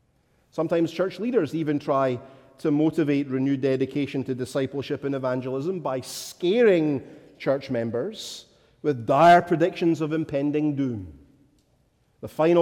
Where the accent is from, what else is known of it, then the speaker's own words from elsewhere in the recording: Scotland, United Kingdom; but as a Scotsman, I am natively pessimistic.